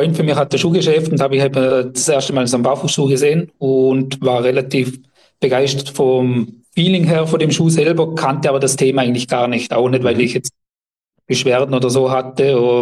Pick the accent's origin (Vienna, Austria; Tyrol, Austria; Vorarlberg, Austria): Vorarlberg, Austria; wir kommen aus Vorarlberg, beziehungsweise ich komme aus Vorarlberg, habe da alles gegründet, aufgebaut